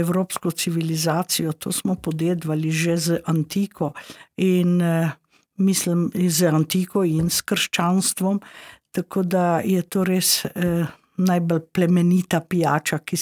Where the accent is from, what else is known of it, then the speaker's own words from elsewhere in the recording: Inner Carniola, Slovenia; naša tradicija notranjska, ker nimamo grozdja, se pravi, ni vino naša osnovna alkoholna pijača